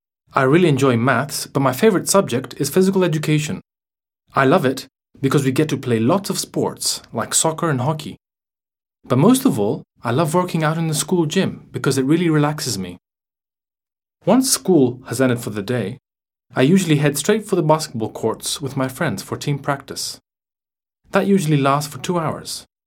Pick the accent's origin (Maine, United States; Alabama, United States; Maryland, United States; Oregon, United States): Oregon, United States; Lake Oswego; And I'm from Lake Oswego, which is a small city in Oregon.